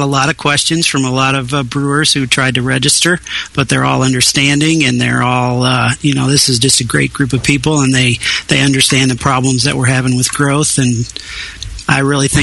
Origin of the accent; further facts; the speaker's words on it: Kansas City, United States; Well, I'm from Kansas City. I'm the president of the Kansas City Beermeisters Club.